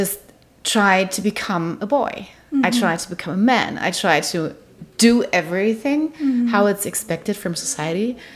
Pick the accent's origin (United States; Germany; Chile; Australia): Germany; I'm from Germany, for everybody who doesn't know that.